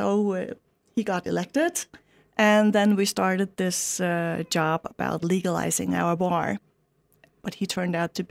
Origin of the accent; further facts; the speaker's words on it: Faroe Islands; English is a second language; I'm 51 and from the Faroe Islands.